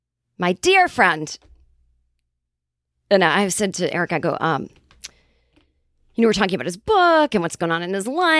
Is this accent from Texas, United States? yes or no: no; Massachusetts, United States; accent: Boston; And then we started talking in our Boston accents.